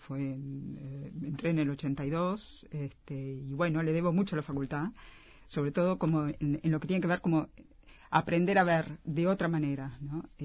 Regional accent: Montevideo, Uruguay; also born or lived in Brussels; now in Rio de Janeiro, Brazil; Sí, viví unos años en Bruselas y después en Río de Janeiro, donde volví en 2018.

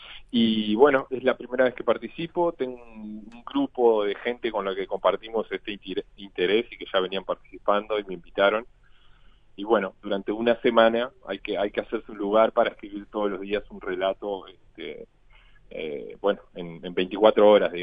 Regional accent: Tarariras, Colonia, Uruguay; moved away as an adult; now in Montevideo, Uruguay; Nací, crecí en Tarariras, viví hasta más o menos hasta los 25 años y después por tema de estudio y profesionales me vine a Montevideo

